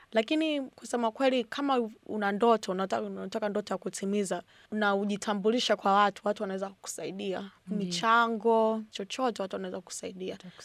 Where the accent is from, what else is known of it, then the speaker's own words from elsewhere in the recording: Temeke, Dar es Salaam, Tanzania; born there; Make mimi mwenyewe nimezaliwa Temeke, huko mtaa huko Temeke Changombe wanakuita, kwa hiyo huko ni kitongoji duni.